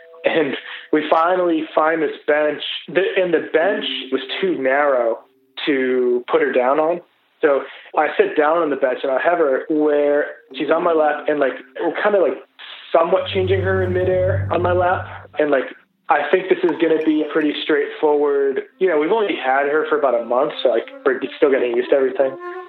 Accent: Boston, Massachusetts, United States; I'm from Boston, Massachusetts, and I have one daughter who's 2 and one on the way coming February.

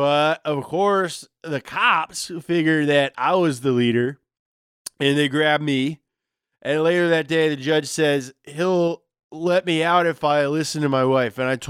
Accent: Hollister, California, United States; accent: Hollister, California; I'm from Hollister, California.

